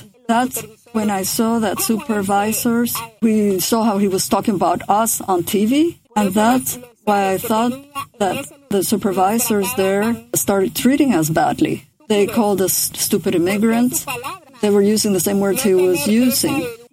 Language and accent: English; Guatemala; moved away as an adult; now in United States; I came in 1999 from Guatemala. I was with my parents there. I was 7 years old when my father got killed.